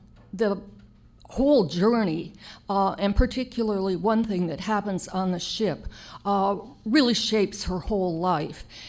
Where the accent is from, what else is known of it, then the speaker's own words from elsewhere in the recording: Indiana, United States; I grew up in the Calumet region of Indiana at the bottom of Lake Michigan, and the shoreline was just lined with mills belching smoke.